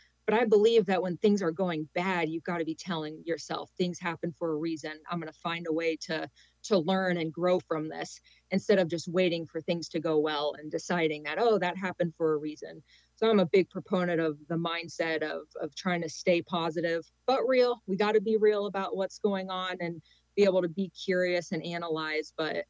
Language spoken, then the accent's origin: English; Florida, United States; Yeah, growing up in Florida, I felt so lucky because the junior program and the scene there is super high.